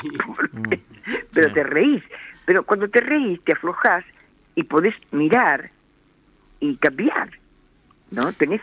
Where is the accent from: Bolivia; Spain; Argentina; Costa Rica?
Argentina; Presidencia Roque Sáenz Peña, Chaco; also born or lived in Charata; Sí, yo nací en Charata y me crié en Sáenz Peña.